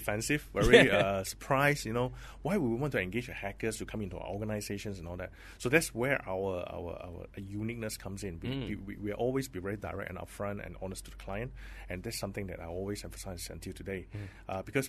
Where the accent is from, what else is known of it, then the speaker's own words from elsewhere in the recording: Malaysia; And especially when you talk about security, people, being Malaysian, we are more like reactive.